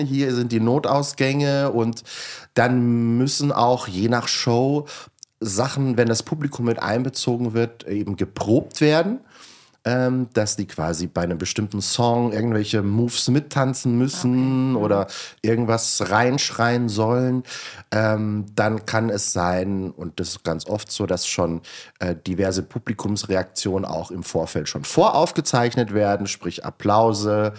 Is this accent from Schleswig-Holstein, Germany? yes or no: no; Bavaria, Germany; Und liebe Grüße nach Inntal, da wo ich herkomme.